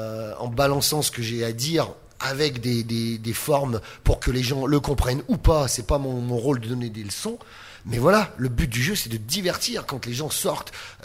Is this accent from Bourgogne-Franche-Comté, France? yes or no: no; Lyon, Auvergne-Rhône-Alpes, France; j'ai grandi à Lyon, je me suis marié